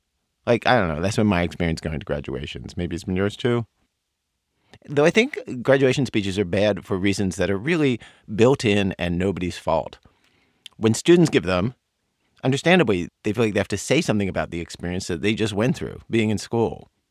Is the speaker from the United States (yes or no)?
yes; Baltimore, Maryland, United States; I'm from Baltimore.